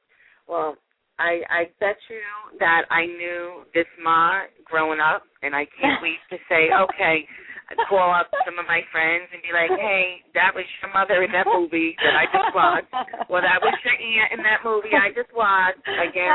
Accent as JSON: {"language": "English", "town": "Yonkers", "region": "New York", "country": "United States", "tie": "born or raised there", "said": "I mean, I grew up in Yonkers, and my best friend growing up was Puerto Rican"}